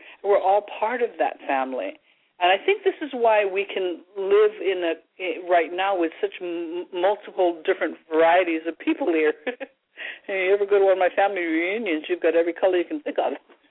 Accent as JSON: {"language": "English", "region": "Hawaii", "country": "United States", "said": "So let's find the love if that's the core of who we are, especially as Hawaiian people."}